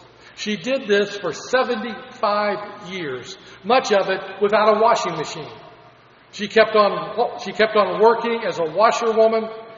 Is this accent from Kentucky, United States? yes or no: yes; Kentucky, United States; heard a comedian making fun of my home state of Kentucky.